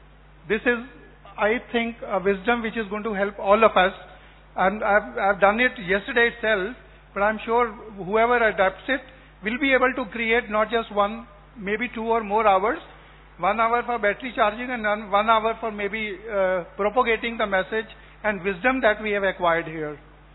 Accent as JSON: {"language": "English", "region": "Delhi", "country": "India", "said": "I am from Delhi"}